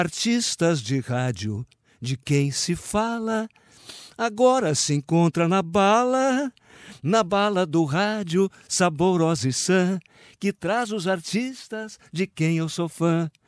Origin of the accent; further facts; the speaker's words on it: Porto Alegre, Rio Grande do Sul, Brazil; also born or lived in Lagoa dos Quadros; ainda criança, em Porto Alegre, início da década de 40, quando eu vim lá da Lagoa dos Quadros, em 1945, para morar em Porto Alegre